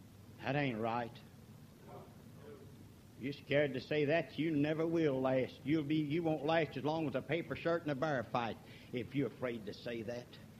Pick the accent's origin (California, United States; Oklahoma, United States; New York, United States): Oklahoma, United States; Cement; I'm from Concrete, Oklahoma. That's where I was born. Cement on your maps, but us Okies call it concrete. That's where I was born.